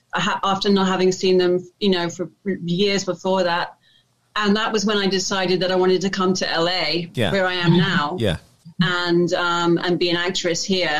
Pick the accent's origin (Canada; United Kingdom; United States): United Kingdom; London; born there; I'm British Italian. Yes. I'm born in London, England.